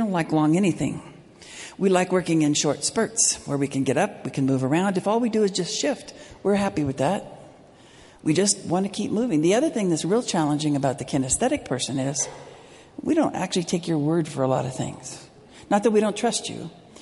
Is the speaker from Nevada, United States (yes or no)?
yes; Las Vegas, Nevada, United States; My dad was a Nazarene pastor, and I grew up in Las Vegas, right?